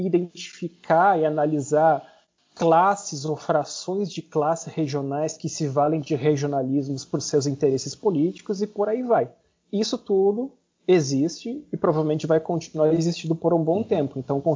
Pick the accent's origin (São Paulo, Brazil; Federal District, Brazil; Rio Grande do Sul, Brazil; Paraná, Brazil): Rio Grande do Sul, Brazil; Uruguaiana; Eu sou originário lá de Uruguaiana, lá da fronteira, e eu fui com 17 anos a Porto Alegre.